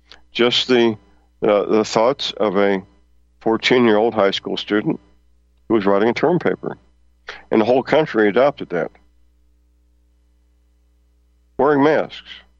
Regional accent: St. Louis, Missouri, United States; I recall driving through my hometown of St. Louis, Missouri, at high noon on a weekday

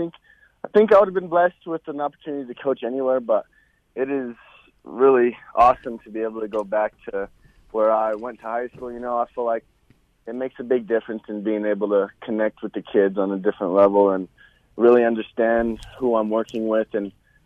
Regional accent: Greeley, Colorado, United States; I'm 23 years old, born and raised in Greeley, Colorado.

